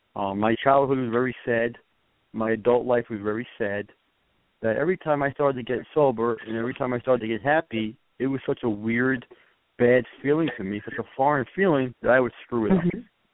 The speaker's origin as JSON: {"language": "English", "region": "New York", "country": "United States", "lives_now": "Ohio, United States", "said": "I'm from New York originally, and in New York it's a normal name. But where I live in Ohio, nobody could say it at all."}